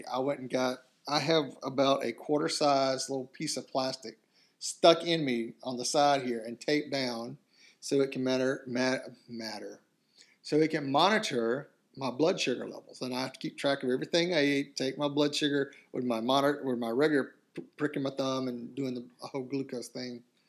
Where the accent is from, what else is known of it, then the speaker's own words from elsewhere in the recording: South Carolina, United States; Well, I'm from South Carolina.